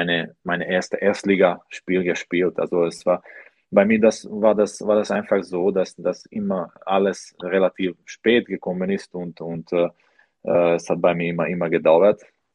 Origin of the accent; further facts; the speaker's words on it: Matúškovo, Trnava Region, Slovakia; German is a second language; now in Germany; Es war so in meine Heimat, in meine Heimatverein in der Slowakei, in Matuschkovo.